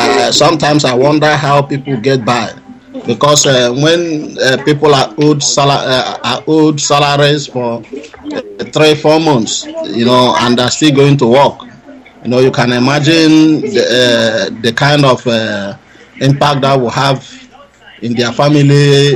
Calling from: Omoaha, Abia, Nigeria; I'm from Omoaha in Abia State.

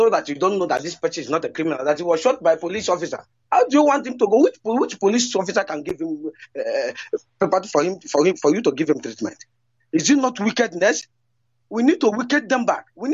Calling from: Hong Kong; I'm calling from Hong Kong.

